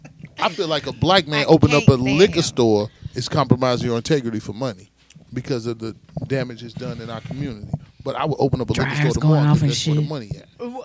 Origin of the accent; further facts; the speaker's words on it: Missouri, United States; I'm from Missouri.